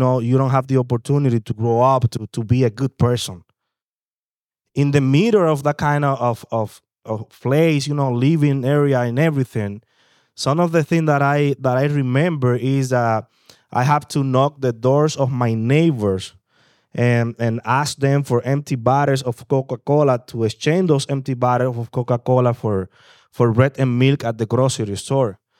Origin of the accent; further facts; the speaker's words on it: Dominican Republic; I'm from the Dominican Republic